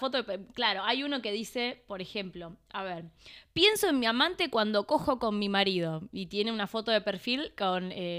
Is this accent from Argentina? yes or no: yes; Argentina; Vos sabés que yo al revés. No, nunca salí de Argentina.